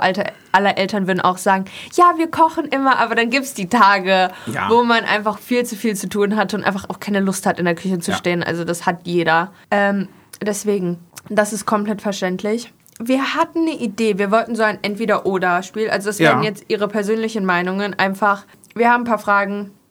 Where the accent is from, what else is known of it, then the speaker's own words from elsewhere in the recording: Germany; Als Deutsche gibt es ja bei uns während der Spargelzeit relativ häufig.